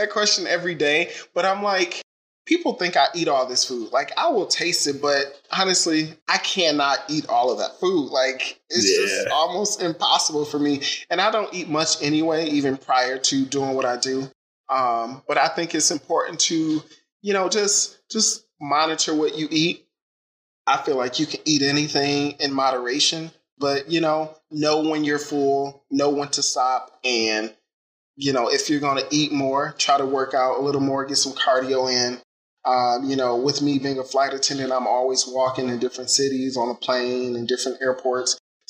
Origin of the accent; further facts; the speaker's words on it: Detroit, Michigan, United States; but I tell people my favorite, not because I'm from Detroit, but my favorite is Detroit style pizza